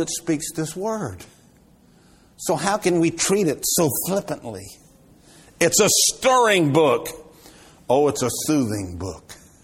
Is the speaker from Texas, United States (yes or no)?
yes; Houston, Texas, United States; I was born and raised in Houston.